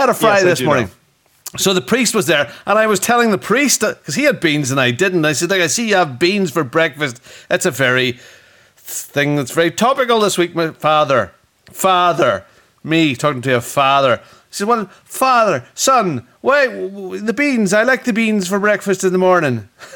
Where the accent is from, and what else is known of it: Northern Ireland, United Kingdom